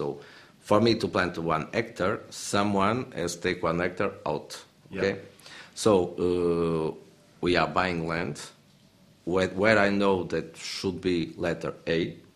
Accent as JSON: {"language": "English", "town": "Pinhão", "region": "Norte", "country": "Portugal", "tie": "born there", "second_language": "English", "said": "And I am from the region, so I was born in Pinhão, in the Douro Valley."}